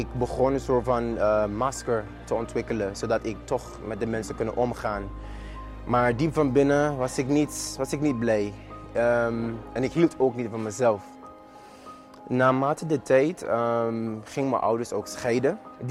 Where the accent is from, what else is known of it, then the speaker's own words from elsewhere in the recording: Sint Maarten; Dutch is a second language; now in Netherlands; ik ben 24 jaar oud en eigenlijk ik kwam hier naar Nederland om te studeren, om mijn studies door te zetten, want ik ben geboren en getogen op St. Maarten.